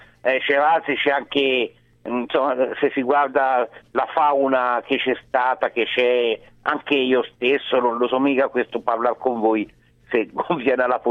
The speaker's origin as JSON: {"language": "Italian", "region": "Tuscany", "country": "Italy", "said": "E io sono toscano, della Toscana meridionale"}